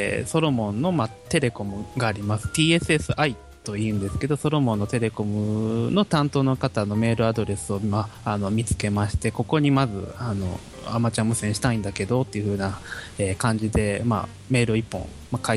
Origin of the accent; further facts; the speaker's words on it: Osaka, Japan; moved away; 私の場合やっぱり地元が大阪だけにカンハム派なんですけど、